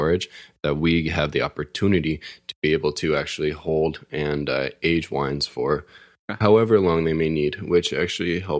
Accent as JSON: {"language": "English", "country": "Canada", "said": "as a Canadian actor"}